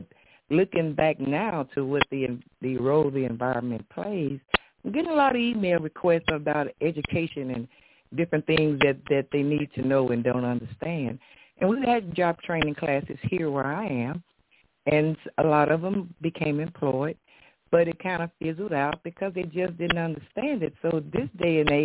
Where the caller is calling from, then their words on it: Missouri, United States; I'm calling from the Boot Hill, Missouri Boot Hill. Vastly rural and sparsely populated.